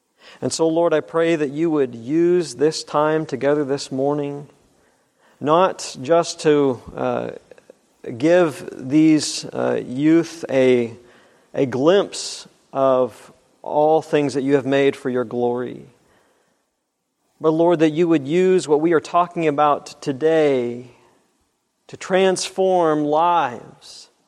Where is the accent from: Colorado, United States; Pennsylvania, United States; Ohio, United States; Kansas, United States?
Kansas, United States; Wichita; from Wichita, Kansas.